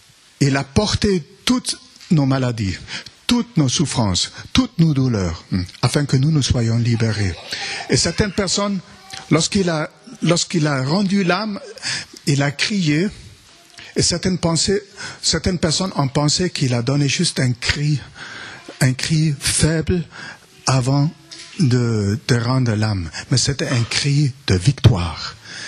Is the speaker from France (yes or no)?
yes; Villefranche-sur-Saône, Auvergne-Rhône-Alpes, France; donc nous venons de la capitale du Beaujolais. Donc, de Villefranche-sur-Saône.